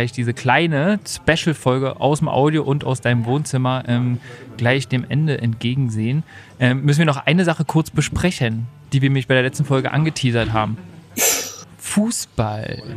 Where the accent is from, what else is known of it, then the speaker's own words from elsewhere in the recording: Berlin, Germany; Und das kennt man als Berliner halt überhaupt nicht.